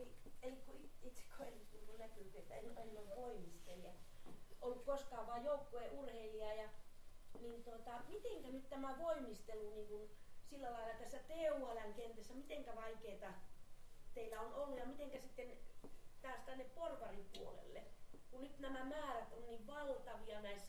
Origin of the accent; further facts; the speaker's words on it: Tampere, Pirkanmaa, Finland; now in Helsinki, Finland; Mä olen Tampereella syntynyt ja kasvanut, mutta ollut aikaisemminkin Helsingissä ja nyt taas nykyään olen täällä